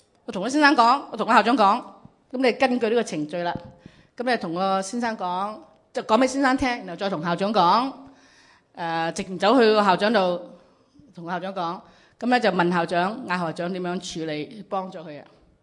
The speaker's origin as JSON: {"language": "Cantonese", "country": "China", "said": "我哋中国人好注重才子啊、状元啊，好巴闭嘅。哇，你状元好巴闭。呢度北美洲社会咧。"}